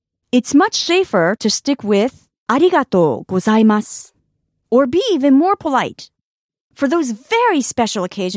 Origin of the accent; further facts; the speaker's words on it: Osaka, Japan; also born or lived in New York, United States; So I was raised in Osaka and New York, which explains why I talk so fast.